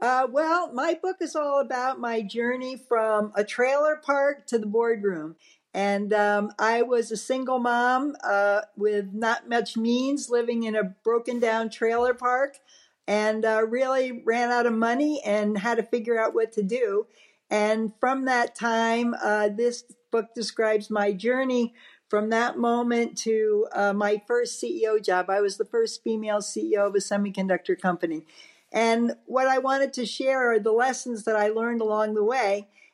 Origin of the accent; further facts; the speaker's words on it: New Jersey, United States; I grew up in New Jersey, actually, the Northeast, so just outside of New York City.